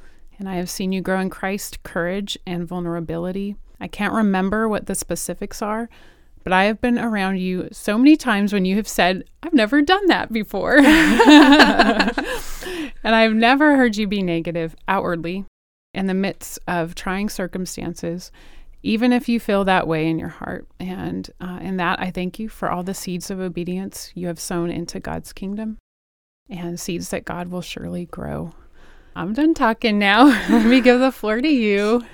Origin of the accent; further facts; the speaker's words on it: New Kent, Virginia, United States; I'm from New Kent.